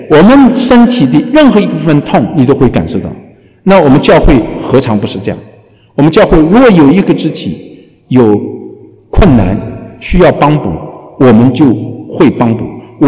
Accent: China; 还是我们中国人

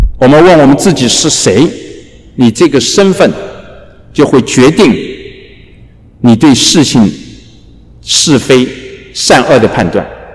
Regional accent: China; 像我就是一个来自中国大陆的中国的科学家，这是我对自己的这样的一个定义。我是谁？我是一个中国来的中国人的科学家，皮肤是黄色

